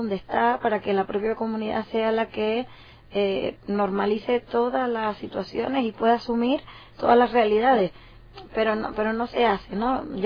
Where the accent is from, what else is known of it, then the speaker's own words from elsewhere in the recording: Canary Islands, Spain; de 2 millones y pico de personas que somos en Canarias